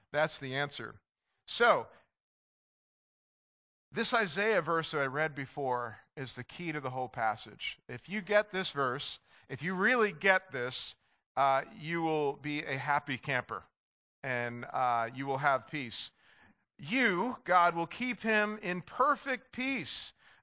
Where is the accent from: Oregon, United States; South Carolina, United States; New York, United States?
New York, United States; See, I've traveled around a lot, but I grew up outside of New York, so you'd hear that.